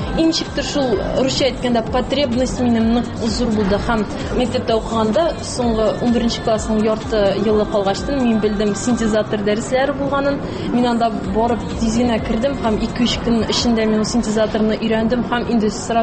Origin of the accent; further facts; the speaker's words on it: Vareshbash, Tatarstan, Russia; Вәреш баш авылыннан.